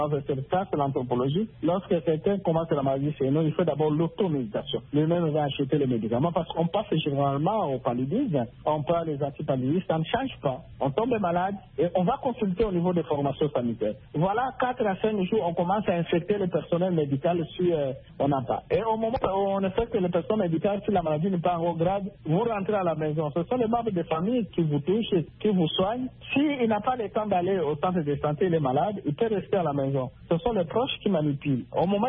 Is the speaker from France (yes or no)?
no; DR Congo